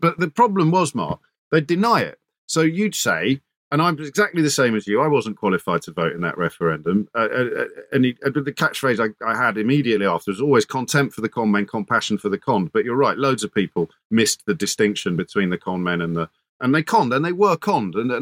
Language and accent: English; United Kingdom; Don't be ridiculous. We're British.